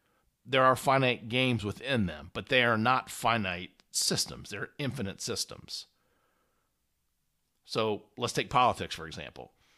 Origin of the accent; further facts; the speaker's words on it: Indiana, United States; Again, I'm from Indiana, so I'm a Colts fan.